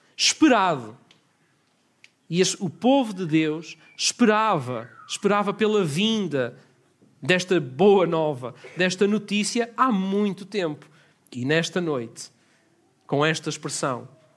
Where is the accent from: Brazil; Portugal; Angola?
Portugal; Vila Nova de Gaia, Norte; Cresci em Gaia, lá no Norte.